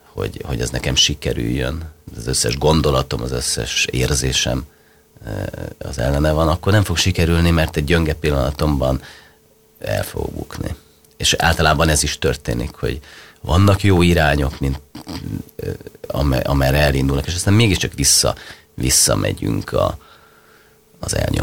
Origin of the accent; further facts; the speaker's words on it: Hungary; egyébként én nem értem más országot, de én nagyon magyar vagyok